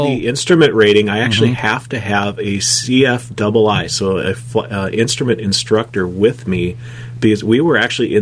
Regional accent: Duluth, Minnesota, United States; from there to Duluth, Minnesota, which is my hometown.

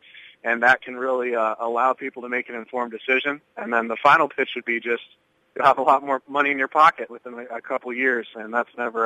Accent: Columbus Junction, Iowa, United States; I'm actually from Columbus Junction.

